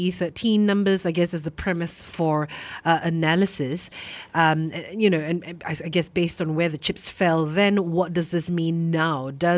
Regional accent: Malaysia; as a Malaysian, minority or not

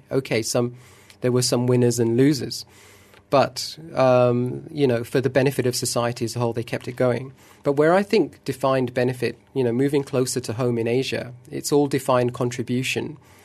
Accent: United Kingdom; you look at my home country of the UK

